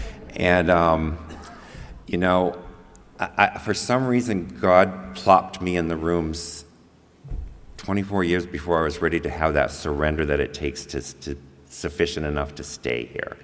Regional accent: East Coast, United States; also born or lived in Seattle / Santa Barbara; And I grew up on the East Coast. I ended up graduating. I don't even know how that happened. I graduated high school and moved up to Seattle and ended up down in Santa Barbara

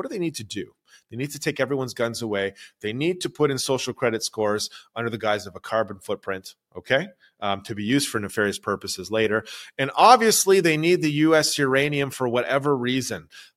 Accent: Canada; Well, I'm Canadian. I love Canada.

